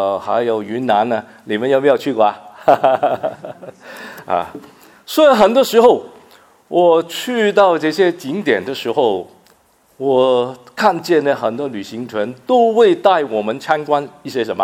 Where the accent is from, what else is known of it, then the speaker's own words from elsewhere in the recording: Hong Kong; moved away; 每一次呢回香港啊旅游的时候呢，我差不多我都必定呢要去中国看一看啊，我们说是寻根啊，因为我呢在香港长大啊